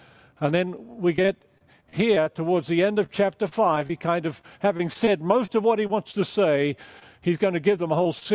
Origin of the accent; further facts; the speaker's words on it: Australia; accent: mid-Atlantic, mid-Pacific; also born or lived in England; now in United States; I'm from Australia, spent many years in England as a missionary. Now I've been teaching in America for a number of years in seminaries.